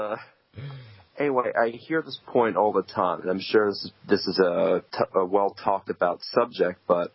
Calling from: East of England, United Kingdom; I'm actually calling from the University of Essex in the UK right now.

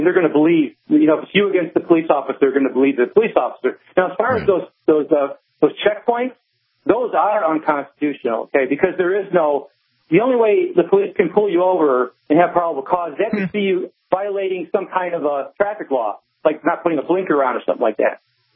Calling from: Lake Isabella, California, United States; Lake Isabella. It's about 55 miles east of Bakersfield in the Sierra Nevada.

